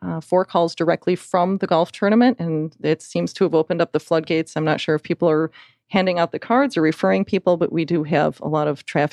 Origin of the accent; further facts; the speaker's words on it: New York, United States; I'm from New York.